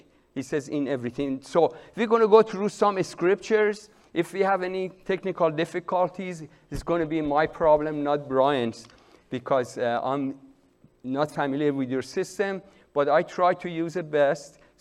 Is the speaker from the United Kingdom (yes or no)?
no; Iran; moved away; I'm Persian. I came from Iran in 1975. And as a Muslim, I lived as a Muslim for 49 years till Christ came after me.